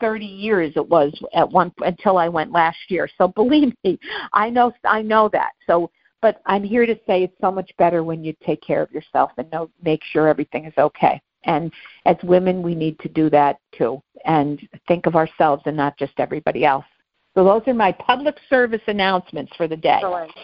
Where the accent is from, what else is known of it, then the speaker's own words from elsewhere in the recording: Scranton, Pennsylvania, United States; born there; I was born in Scranton State Hospital back in 1961